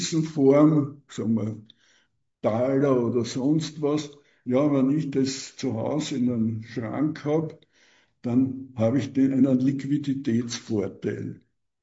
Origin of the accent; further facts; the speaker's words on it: Gersthof, Vienna, Austria; in meiner Kindheit, ich bin in Gersthof aufgewachsen